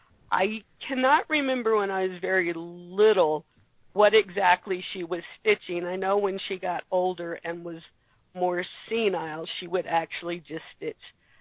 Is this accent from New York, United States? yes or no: no; Virginia, United States; I grew up in Virginia, by the way